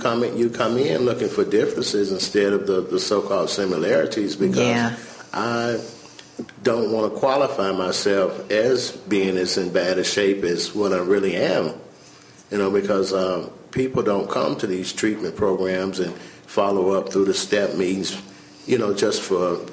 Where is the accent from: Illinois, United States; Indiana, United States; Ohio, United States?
Indiana, United States; Gary; As Lisa says, I'm from Gary and been here since April of 04